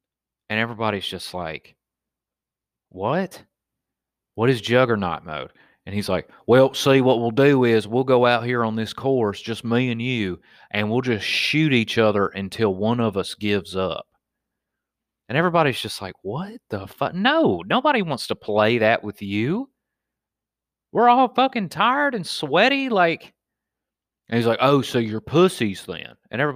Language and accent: English; Wetumpka, Alabama, United States; me growing up in Wetumpka, Alabama, and, you know, like, no, I'm a fucking Crip, bruh. I'm from the streets. It's like, dude, you're from a fucking dirt road, Jack.